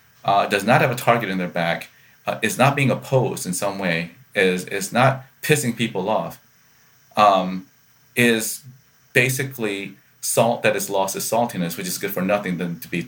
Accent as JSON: {"language": "English", "region": "South Carolina", "country": "United States", "tie": "born or raised there", "said": "growing up in South Carolina in the 1970s, I remember, especially in grade school, they did racial statistics"}